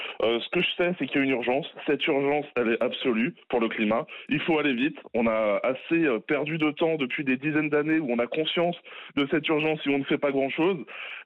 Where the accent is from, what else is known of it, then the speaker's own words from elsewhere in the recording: Normandy, France; moi je suis un Normand de 32 ans